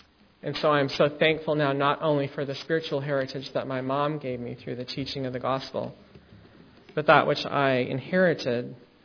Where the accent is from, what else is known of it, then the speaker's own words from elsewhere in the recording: Albuquerque, New Mexico, United States; We grew up in Albuquerque